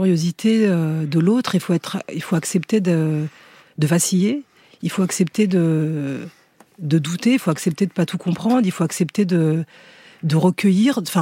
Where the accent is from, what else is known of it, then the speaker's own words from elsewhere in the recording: Aulnay-sous-Bois, Île-de-France, France; Moi, j'ai grandi à Aulnay-sous-Bois, dans une cité du 93, où j'étais pas forcément consciente qu'il y avait un autre monde.